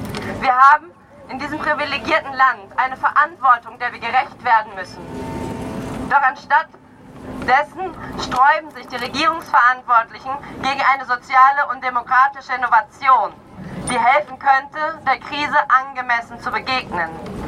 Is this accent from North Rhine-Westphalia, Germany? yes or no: yes; Cologne, North Rhine-Westphalia, Germany; ich komme aus Köln